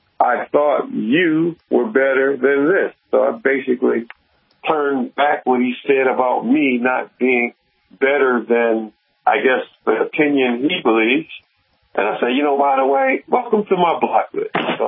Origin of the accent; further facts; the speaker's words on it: Detroit, Michigan, United States; I'm from Detroit, Michigan.